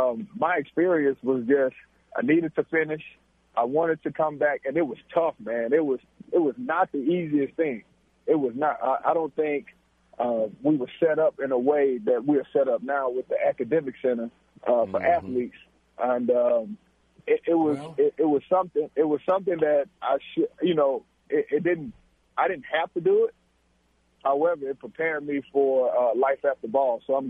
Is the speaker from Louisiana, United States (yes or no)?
yes; Monroe, Louisiana, United States; I'm from Monroe, Louisiana. I grew up playing basketball in my backyard in a dirt pile.